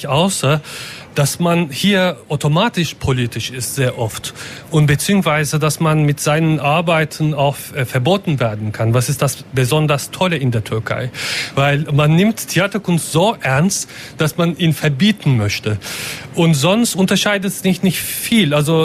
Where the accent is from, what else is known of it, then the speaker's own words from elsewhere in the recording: Berlin, Germany; Ja, wir sind beide aus Berlin. Wir arbeiten in Berlin.